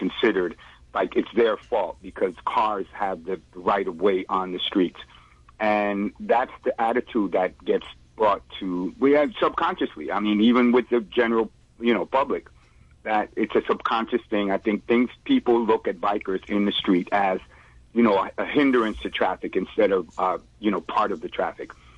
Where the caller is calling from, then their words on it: Brooklyn, New York, United States; calling from Brooklyn.